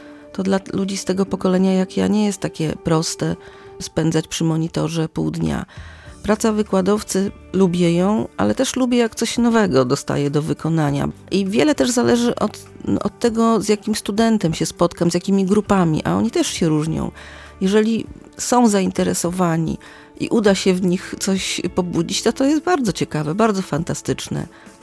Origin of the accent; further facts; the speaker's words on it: Gdynia, Pomeranian Voivodeship, Poland; No ja mieszkam w bardzo ładnym miejscu, bo jestem dziewczyną z Oksywia i po latach wróciłam do mojego domu rodzinnego. To jest dom z ogrodem, który wybudował mój dziadek